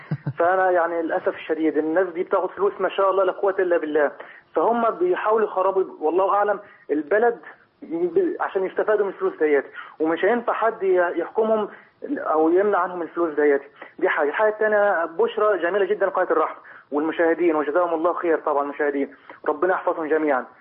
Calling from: Kuwait; انا دلوقتي انا بكلمك حضرتك من الكويت،

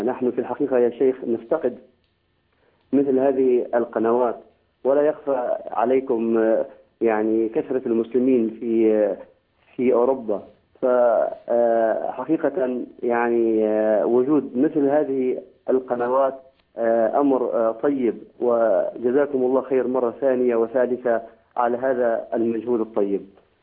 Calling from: Denmark; من الدنمارك.

